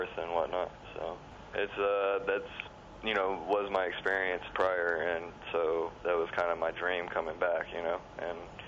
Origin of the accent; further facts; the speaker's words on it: Dallas, Texas, United States; Dallas, Texas.